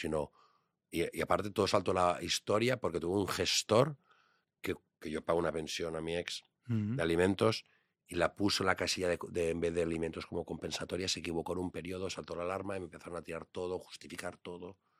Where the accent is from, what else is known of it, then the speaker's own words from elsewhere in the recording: Catalonia, Spain; lo pago porque es España, porque España, como catalán